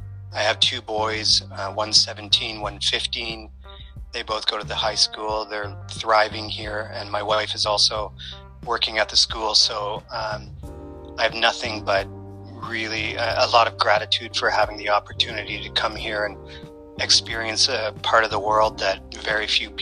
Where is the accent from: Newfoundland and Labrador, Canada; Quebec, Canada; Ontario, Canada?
Ontario, Canada; Windsor; So I'm from Windsor, Ontario, Canada.